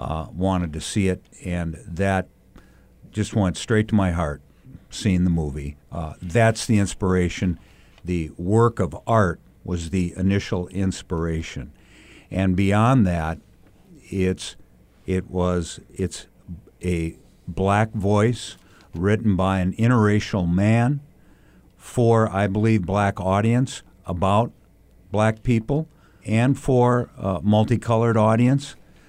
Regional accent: Minnesota, United States; growing up in the Twin Cities

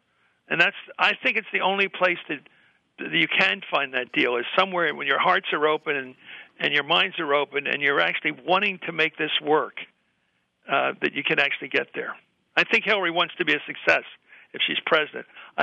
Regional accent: Pennsylvania, United States; I think Corbett of my home state is in big trouble.

